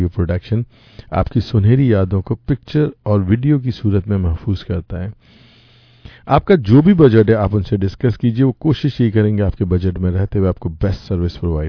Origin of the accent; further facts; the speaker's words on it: Sindh, Pakistan; born there; میں خود بیسیکلی سندھ میں پیدا ہوا ہوں